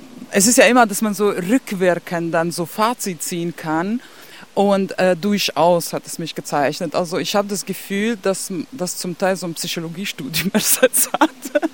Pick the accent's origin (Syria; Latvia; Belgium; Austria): Latvia; Ja, also erstmal komme ich aus Lettland, immer aus Sowjetunion.